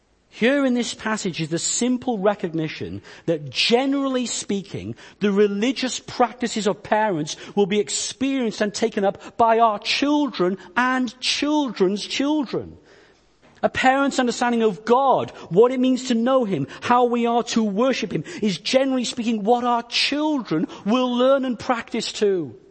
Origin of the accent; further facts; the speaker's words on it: Wales, United Kingdom; born there; I didn't choose to be Welsh. I was born in Wales to Welsh parents.